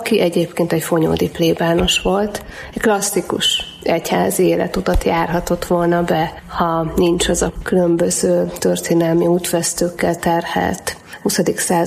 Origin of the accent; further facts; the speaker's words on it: Somogy, Hungary; somogyiaknak minden, ami kicsit magasabb, az hegy, én is somogyi vagyok, és ezt mi így mondjuk